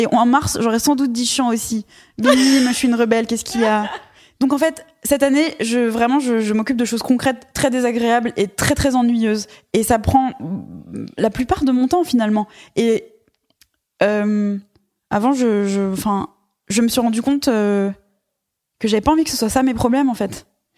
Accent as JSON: {"language": "French", "country": "United States", "said": "N'oublie pas que je suis américaine."}